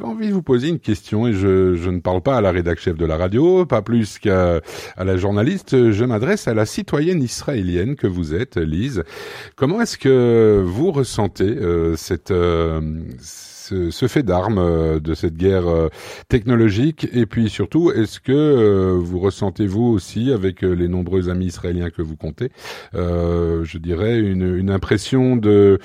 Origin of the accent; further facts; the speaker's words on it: Belgium; Ça s'appelait chez nous en Belgique un sémaphone d'ailleurs.